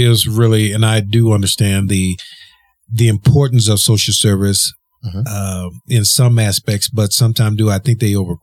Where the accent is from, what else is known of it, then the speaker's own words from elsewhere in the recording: the South, United States; because I grew up in the South.